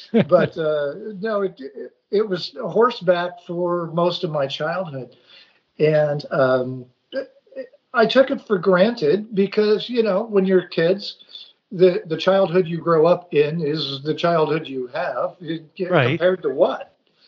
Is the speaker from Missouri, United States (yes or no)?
no; San Juan Capistrano, California, United States; I grew up in San Juan Capistrano, mm-hmm. where the swallows come back every year.